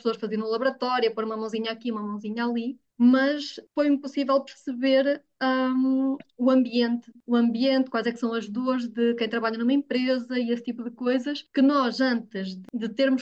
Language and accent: Portuguese; Figueira da Foz, Centro, Portugal; eu sou da zona da Figueira da Foz.